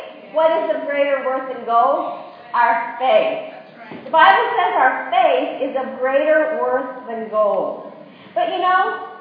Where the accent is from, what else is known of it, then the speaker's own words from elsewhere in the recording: Virginia, United States; now in Australia; We became Australian citizens. I have two passports. I have an Australian passport and a U.S. passport, which I'm sure you can tell by my accent. I'm from Virginia right now. I never lost my accent